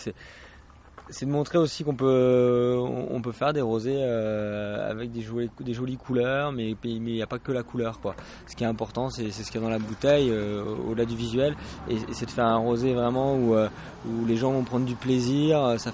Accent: Grand Est, France; Moi, je suis alsacien d'origine.

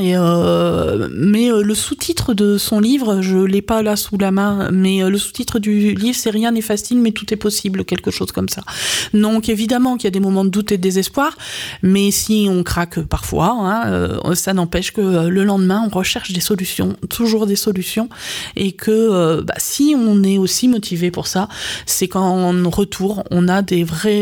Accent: France; sachant que nous, on est français, ils ne vont pas tenir des propos désagréables

